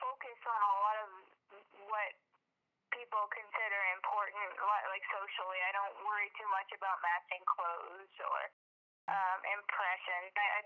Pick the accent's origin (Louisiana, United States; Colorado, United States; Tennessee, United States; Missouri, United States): Missouri, United States; Kansas City; I'm from the Kansas City area